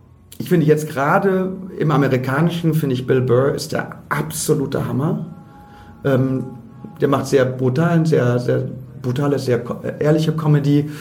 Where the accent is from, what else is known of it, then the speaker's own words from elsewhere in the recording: Hagen an der Ems, Lower Saxony, Germany; ich komme aus einem Ort, wo es kein Theater gab. Ich komme aus dem Emsland, Hagen an der Ems, da gibt es einfach kein Theater.